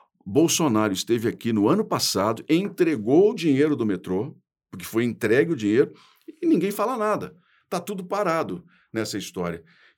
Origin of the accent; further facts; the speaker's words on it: Brazil; Essa é uma opção minha como brasileiro e sou muito claro nesse aspecto.